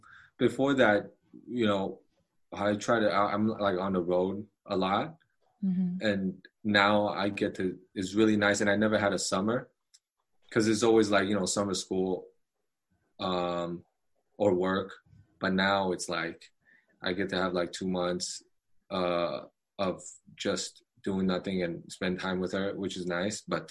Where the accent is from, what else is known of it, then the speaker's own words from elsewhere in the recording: Taiwan; We're definitely a little bit more open-minded and open.